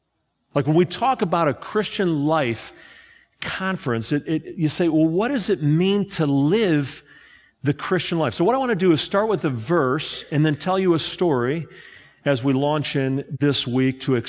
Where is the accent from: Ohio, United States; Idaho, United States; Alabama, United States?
Ohio, United States; Cleveland; I'm from Cleveland area, as Rick said.